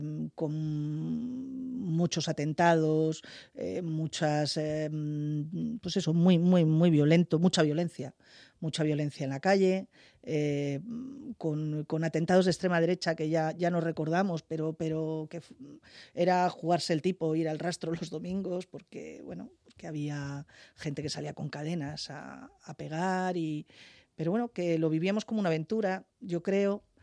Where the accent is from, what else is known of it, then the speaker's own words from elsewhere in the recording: Madrid, Community of Madrid, Spain; Yo soy de la Prospe.